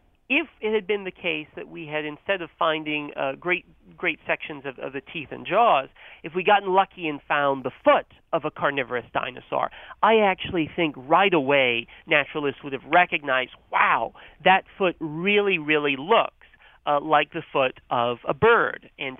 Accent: North Carolina, United States; So I grew up in North Carolina, and I had that same experience of seeing pileated woodpeckers outside

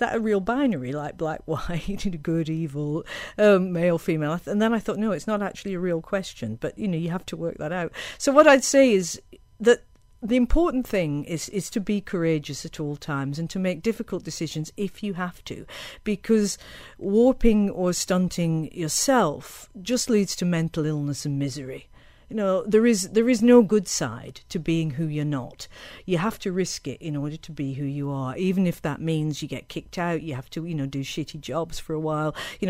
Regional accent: North West England, United Kingdom; You know, I was brought up in Lancashire. It's my county. I was brought up under the shadow of Pendle Hill, where the witches supposedly lived.

